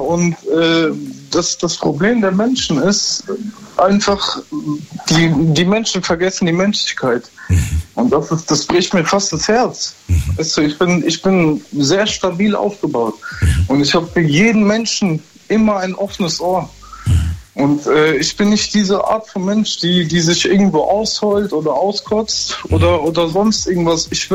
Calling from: Bensheim, Hesse, Germany; Ich komme aus Bensheim, das liegt in der Nähe von Frankfurt.

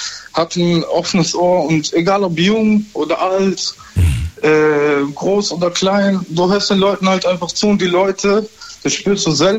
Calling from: Bensheim, Hesse, Germany; Ich komme aus Bensheim, das liegt in der Nähe von Frankfurt.

